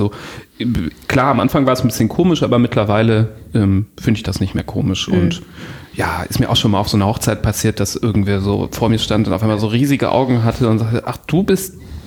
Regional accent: Düsseldorf, North Rhine-Westphalia, Germany; dass es einen Podcast gibt, so als Düsseldorfer, den man hören kann

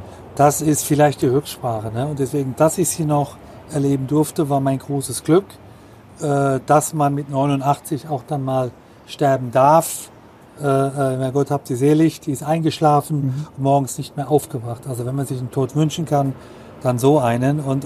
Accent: Germany; aber ich bin Deutscher und ich habe einen deutschen Pass und nur einen deutschen Pass

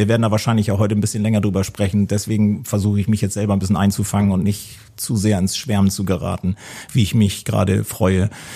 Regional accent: Hamburg, Germany; Also wir haben tatsächlich, wir sind aus Hamburg

